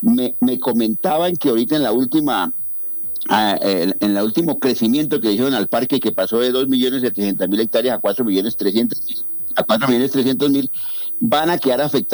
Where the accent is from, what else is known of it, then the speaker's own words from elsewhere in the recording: Guaviare, Colombia; poder estar en contacto con mi tierra, con el departamento del Guaviare, que quiero mucho